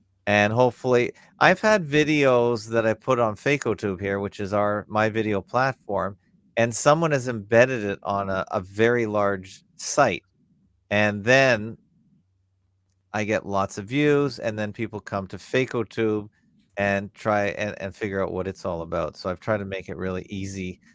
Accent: Canada; Well, it's I'm Canadian, but the site is not in Canada.

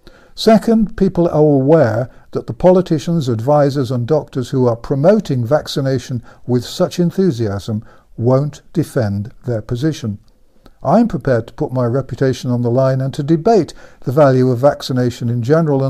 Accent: England, United Kingdom; but I'm English and a member of the MCC, and it's not in my nature to be bullied

